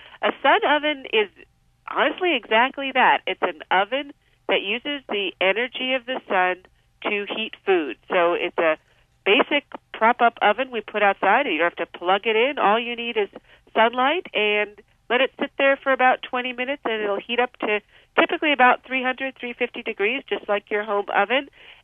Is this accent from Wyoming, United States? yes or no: no; Wisconsin, United States; We come from Wisconsin, so we need to get a good Wisconsin dairy plug in there.